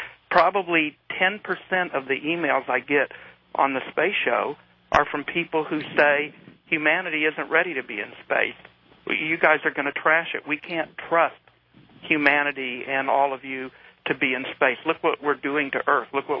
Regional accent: Tulsa, Oklahoma, United States; I grew up in Tulsa doing duck and cover drills.

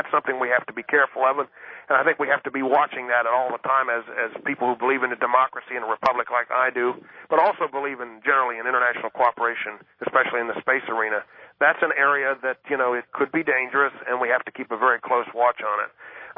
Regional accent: United States; I'm still a nationalist in a lot of ways. I'm an American, and I'm proud of it.

